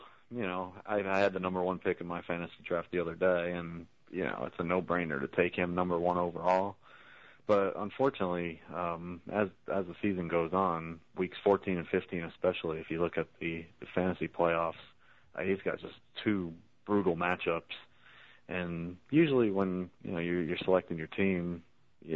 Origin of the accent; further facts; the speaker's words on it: Ohio, United States; I'm originally from Ohio, so I got a little bit of a scare from Navy.